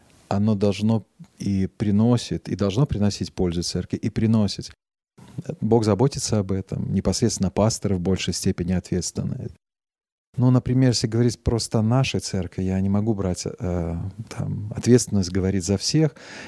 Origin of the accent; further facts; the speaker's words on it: Belarus; это не только уже мы сами белорусы в ней участвуем